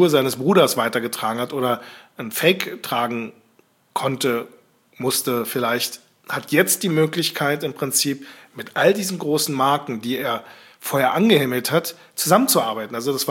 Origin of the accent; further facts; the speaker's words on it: Turkey; now in Berlin, Germany; ich als Türke selber